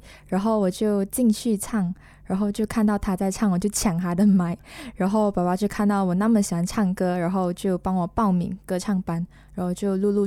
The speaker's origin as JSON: {"language": "Chinese", "town": "Kuching", "region": "Sarawak", "country": "Malaysia", "said": "我是来自马来西亚沙拉越古晋的 … ，然后我今年17岁。"}